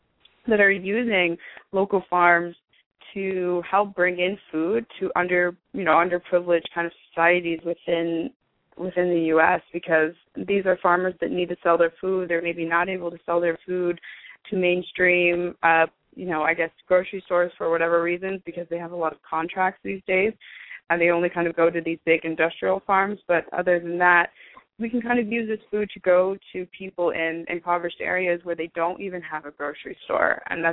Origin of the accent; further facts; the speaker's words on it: New York, United States; I grew up in New York. So, and not in, like, 30 miles north of New York City, so nowhere close to kind of, like, real rural farmland.